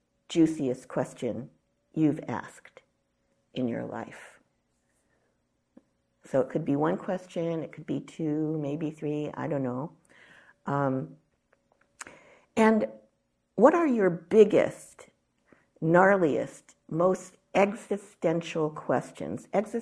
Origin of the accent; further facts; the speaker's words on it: Ohio, United States; So he is a product of the era of what in my childhood and youth growing up in Ohio we called at that point the atomic bomb.